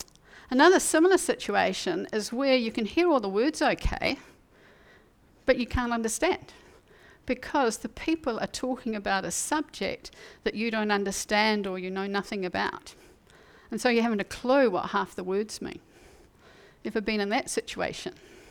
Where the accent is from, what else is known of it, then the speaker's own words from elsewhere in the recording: New Zealand; accent: Kiwi; now in Virginia, United States; I'm in a little town in Virginia. They can't understand me because of my Kiwi accent. My Kiwi accent.